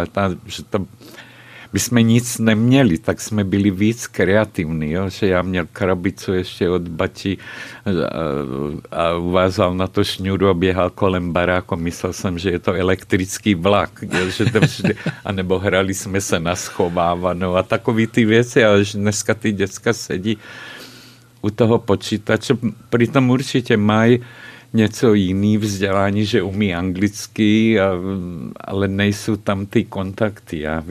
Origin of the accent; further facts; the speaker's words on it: Nové Zámky, Nitra Region, Slovakia; odkud jste? Já říkám Nové Zámky.